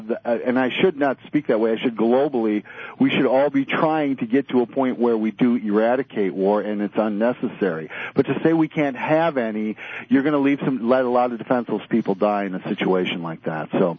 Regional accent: Minnesota, United States; Hello, Mark. … I'm from Minnesota.

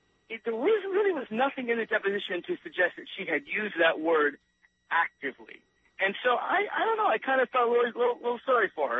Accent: Southern United States, United States; I am from the South.

